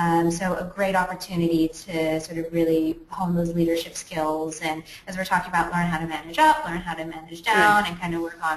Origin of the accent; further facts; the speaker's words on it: California, United States; now in London, United Kingdom; you said I'm from California, so people are able to kind of power through the cold here.